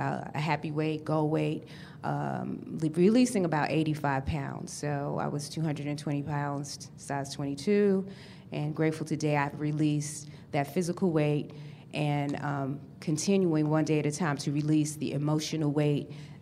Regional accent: Atlanta, Georgia, United States; I'm from Atlanta, Georgia.

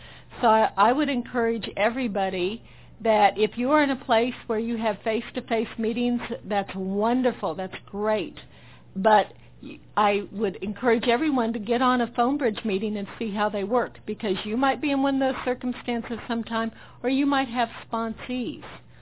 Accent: Ireland; Well, as I say, I'm Irish, compulsive eater

